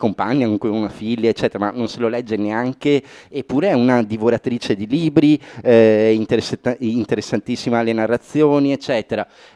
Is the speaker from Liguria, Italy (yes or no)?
no; Veneto, Italy; ma sono veneto, quello è un'altra cosa, è nel contratto.